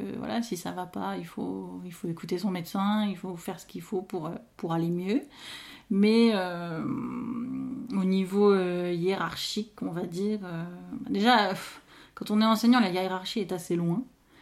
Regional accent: north-east, France; j'étais toujours restée dans le nord-est, donc ma région d'origine.

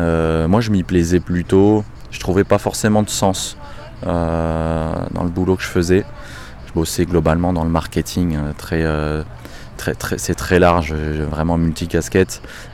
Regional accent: Toulon, Provence-Alpes-Côte d'Azur, France; On vient de Toulon tous les deux

